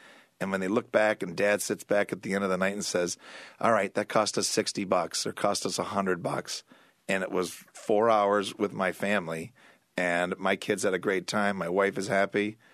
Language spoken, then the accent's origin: English; Syracuse, New York, United States; So I am from Syracuse. I was always amazed at the interest in the stadium location.